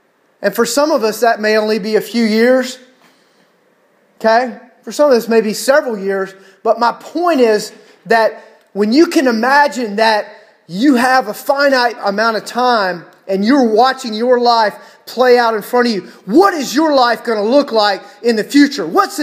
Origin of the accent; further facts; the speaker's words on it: Georgia, United States; I'm from South Georgia. I don't know if I can imagine that. I've never been to Times Square.